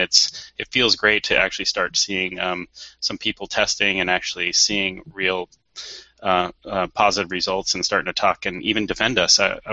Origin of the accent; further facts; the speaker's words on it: Silicon Valley, California, United States; I grew up in Silicon Valley, and I worked at Sun and Apple and eBay